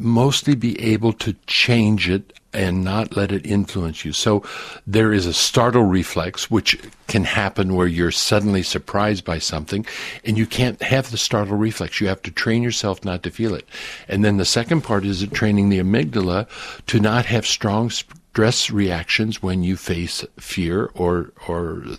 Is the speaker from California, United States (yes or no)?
no; Wapakoneta, Ohio, United States; In a small little city called Wapakoneta, an old Indian village.